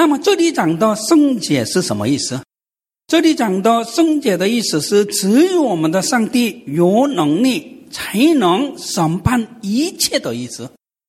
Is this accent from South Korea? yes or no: yes; South Korea; Chinese is a second language; 我是韩国人嘛，韩国的文化里面拍人家的肩膀是比我大的人长辈们才能做